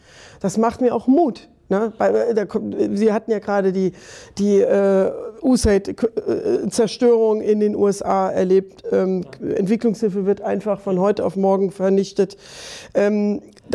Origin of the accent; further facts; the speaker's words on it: Trier, Rhineland-Palatinate, Germany; komme ich aus Trier, nicht?